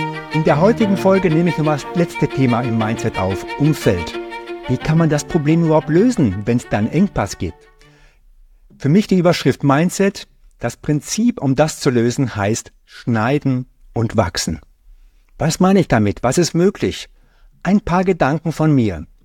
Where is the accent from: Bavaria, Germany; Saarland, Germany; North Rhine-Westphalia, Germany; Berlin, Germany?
North Rhine-Westphalia, Germany; ich komme gebürtig aus dem Sauerland. Ich wohne jetzt in Bayern.